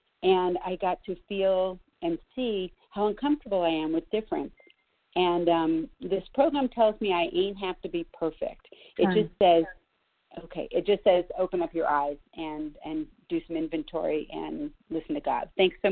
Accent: Los Angeles, California, United States; I grew up in Los Angeles, and my mother taught me that even within the Jewish communities, right, so that we city Jews were better than the valley Jews.

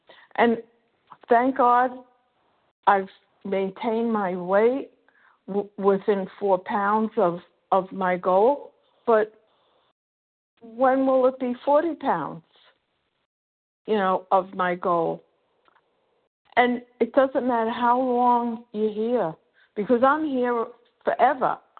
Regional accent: Florida, United States; I'm from Florida … I came into the program when I was 20 in 1973

